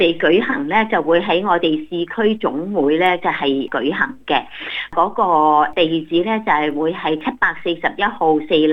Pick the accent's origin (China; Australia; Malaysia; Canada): China; 咁我哋啲中国人咧，有好多人都好信任佢。